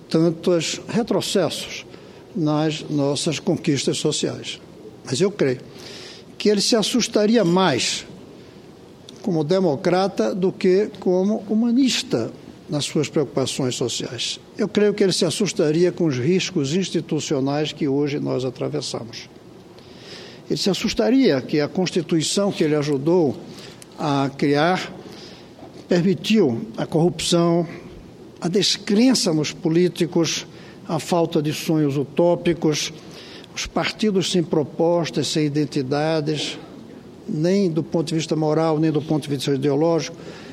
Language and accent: Portuguese; Recife, Pernambuco, Brazil; que eu acompanhei como recifense desde o dia que ele ali chegou